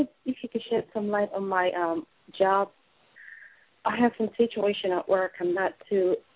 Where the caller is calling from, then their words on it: New Jersey, United States; I'm calling from New Jersey.